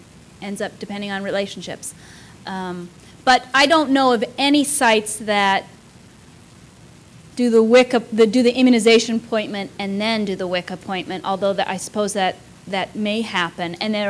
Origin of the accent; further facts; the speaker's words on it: Tacoma, Washington, United States; I grew up in Tacoma, so I know that area well.